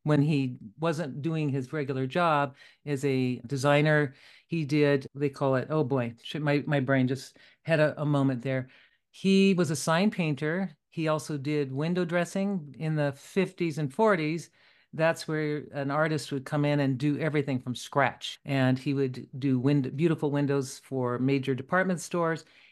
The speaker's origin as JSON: {"language": "English", "town": "Anaheim", "region": "California", "country": "United States", "tie": "born or raised there", "also_born_or_lived": "El Monte", "said": "I was born in Los Angeles County in California, right? It's called El Monte. People wonder where that is, but it's east of LA a little bit. And I was born there and moved to Anaheim when I was a young girl with my parents."}